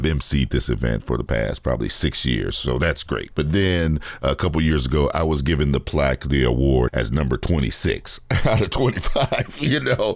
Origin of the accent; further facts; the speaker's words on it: Gary, Indiana, United States; I grew up in Gary, Indiana.